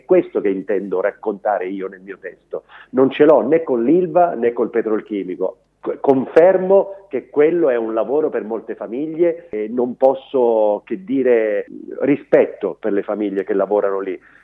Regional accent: Augusta, Sicily, Italy; vale per il petrolchimico del mio paese, Augusta, vale per Piombino

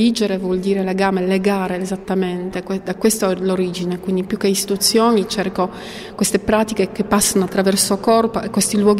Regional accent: Poland; perché Ucraina è un paese libero, e sta difendendo anche la Polonia, il mio paese, sta difendendo anche le Repubbliche Baltiche, sta difendendo anche l'Europa.

